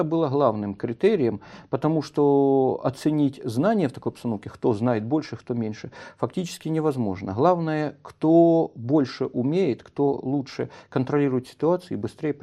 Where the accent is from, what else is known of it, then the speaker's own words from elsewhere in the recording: Horlivka, Donetsk Oblast, Ukraine; Я уроженец города Горловки и большую часть своей жизни прожил в Горловке.